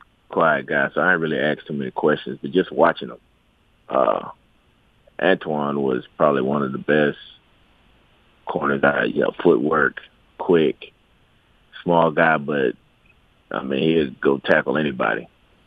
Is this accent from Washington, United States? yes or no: no; Texas, United States; And not just because I'm from Texas